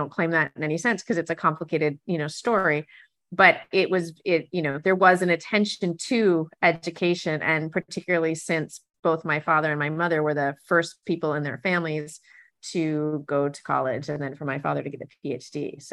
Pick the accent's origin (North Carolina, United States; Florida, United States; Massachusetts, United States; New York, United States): New York, United States; Ithaca; I grew up in Ithaca, New York, upstate New York. I'm one of four kids, and my father emigrated from Ireland in his early 30s.